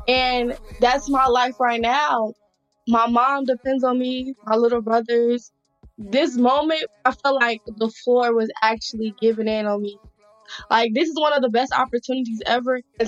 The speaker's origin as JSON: {"language": "English", "country": "Nigeria", "said": "I'm Nigerian, and like, I was just not saying what I was supposed to be saying."}